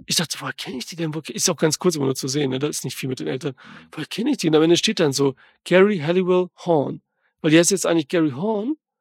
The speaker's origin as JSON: {"language": "German", "town": "Tropea", "region": "Calabria", "country": "Italy", "said": "Manchmal ist die Yacht ist immer hier vor Tropea, wo ich der Urlaub mache, wo ich herkomme."}